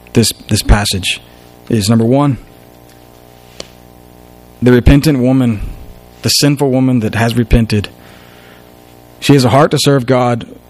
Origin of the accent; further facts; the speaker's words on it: Tallahassee, Florida, United States; born there; I was born in Tallahassee, Florida, and he was already a member there.